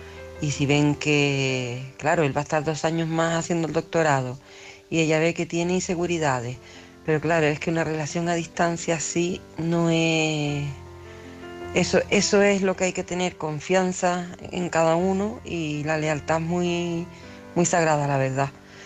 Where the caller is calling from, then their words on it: Canary Islands, Spain; Hola, buenas noches … de Tenerife.